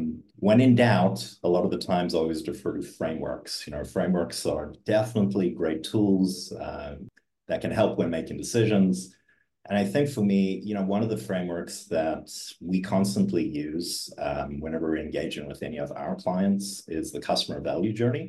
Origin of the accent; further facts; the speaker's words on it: South Africa; I am originally from South Africa. I do have a little residual of an accent, kind of comes and goes depending on the day of the week.